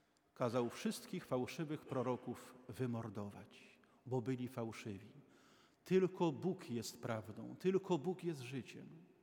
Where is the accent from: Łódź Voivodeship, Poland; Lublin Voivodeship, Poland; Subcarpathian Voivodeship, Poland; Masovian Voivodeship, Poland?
Subcarpathian Voivodeship, Poland; Rzeszów; now in Gdańsk, Poland; Ja pochodzę z Rzeszowa.